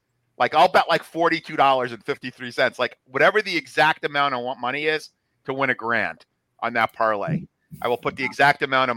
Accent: New Jersey, United States; not too far from where I grew up in New Jersey

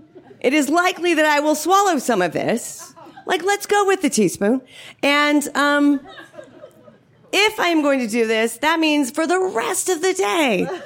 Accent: Palo Alto, California, United States; So, growing up in Palo Alto, California in the 70s, was pretty idyllic for me.

